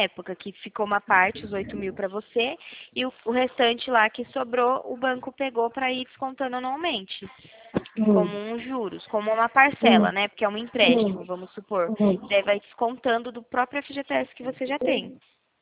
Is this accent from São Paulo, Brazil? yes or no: yes; Itu, São Paulo, Brazil; Eu sou do Itu, interior aqui de São Paulo.